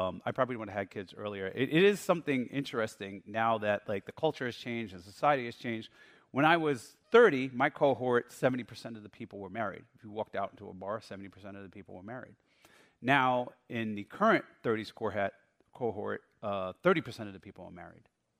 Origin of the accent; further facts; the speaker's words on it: East Coast, United States; I grew up on the East Coast, driving up here.